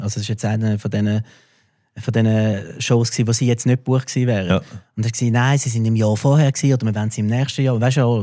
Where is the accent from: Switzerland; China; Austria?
Switzerland; Und deswegen sind wir Schweizer auch so brillant.